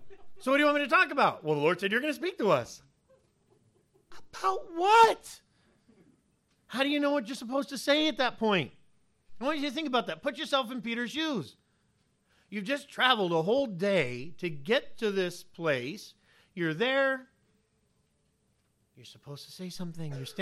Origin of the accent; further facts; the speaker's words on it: Nicaragua; So when they found out that I was a pastor from Nicaragua, it was over.